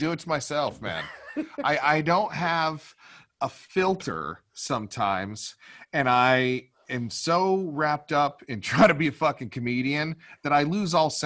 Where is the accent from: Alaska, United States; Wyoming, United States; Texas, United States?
Wyoming, United States; Well, I grew up in Wyoming, bro.